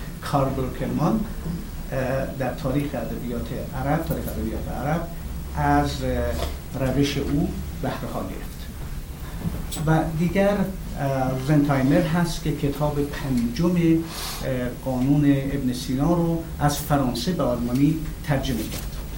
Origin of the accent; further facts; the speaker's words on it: Kerman, Iran; also born or lived in Darmstadt / Hanover; در 1321 در کرمان متولد شدم و در 1339 از مدرسه پهلوی آن روز کرمان دانش آموخته شدم.